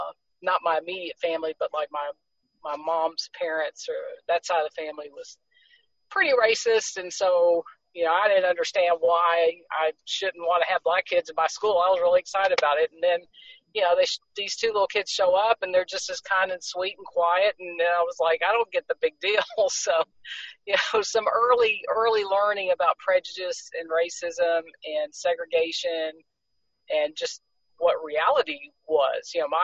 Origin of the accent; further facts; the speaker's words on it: Lexington, Kentucky, United States; also born or lived in Georgia / Northwest Florida; Spent most of my life growing up in Lexington with a brief 5-year stint in Northwest Florida. But basically Lexington's been my home as long as I can remember.